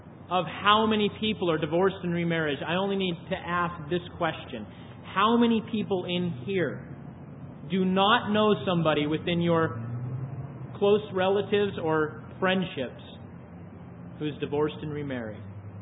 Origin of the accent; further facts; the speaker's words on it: United States; I was raised in Christian America, if you want to call it that. I was raised within the church, the evangelical church, my whole life.